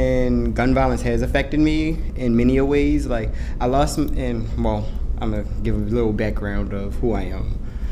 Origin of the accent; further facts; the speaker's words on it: Baltimore, Maryland, United States; And I grew up in Baltimore and a victim of being bullied.